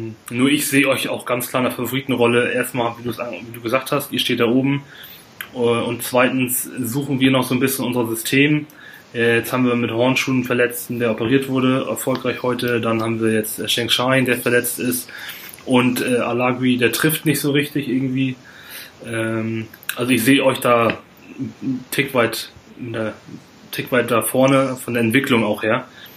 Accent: Lübeck, Schleswig-Holstein, Germany; Für mich als Nicht-Hamburger ist es, also ich komme aus Lübeck

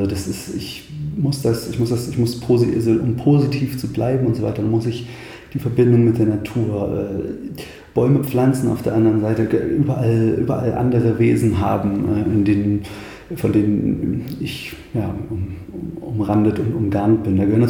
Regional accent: Thuringia, Germany; Ich bin ein Waldkind, vielleicht das zunächst. Ich komme aus dem Eichsfeld, aus der Mitte Thürings, beziehungsweise aus dem Norden Thürings, Mitte Deutschlands, unterm Harz. Bin im Wald groß geworden, viel draußen. Genau. Komme aus einem sehr, ja, was soll ich sagen, ländlichen, dörflichen, erzkatholisch-konservativen Kontext.

